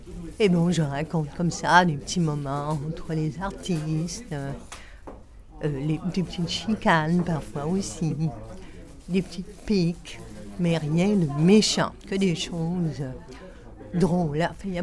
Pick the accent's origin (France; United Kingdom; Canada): Canada; Quebec; Mais bon, c'est peut-être une question de mentalité. On a quand même, nous, les Québécois